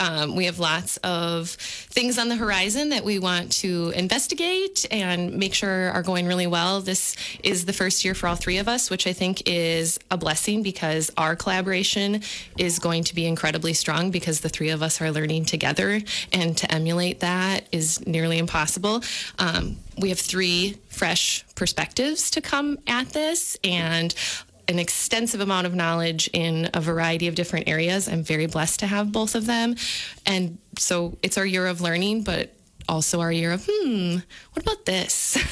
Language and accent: English; Waunakee, Wisconsin, United States; I grew up in Waniwok